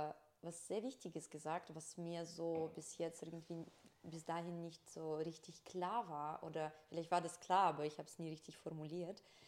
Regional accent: Russia; now in Germany; weil ich komme aus Russland und bei uns war Stretching schon damals ziemlich so eine große Szene bekannt

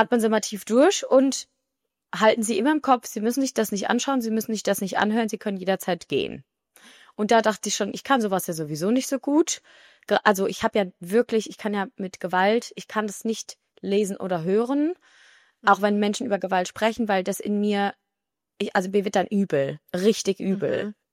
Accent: Germany; Und ich quasi als Deutsche einfach einreisen kann.

